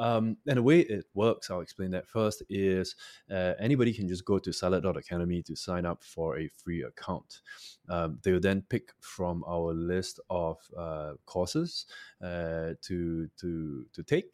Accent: Singapore; my core team and I, we're all Singaporean and we're all based here. Most of us have lived here for our entire lives

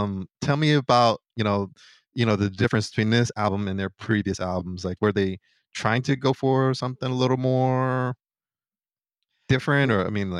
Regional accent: Philadelphia, Pennsylvania, United States; I remember growing up in Philly and walking to the bus stop and hearing this

